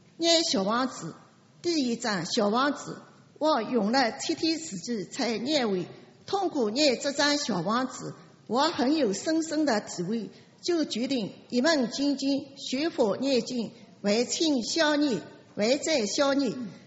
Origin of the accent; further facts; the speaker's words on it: Shanghai, China; 我来自上海，下面我来分享